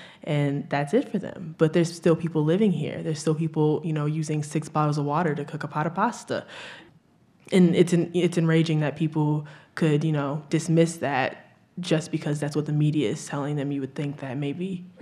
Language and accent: English; Flint, Michigan, United States; Still to this day, when people hear that I'm from Flint, the first question they ask is, you know, how's the water?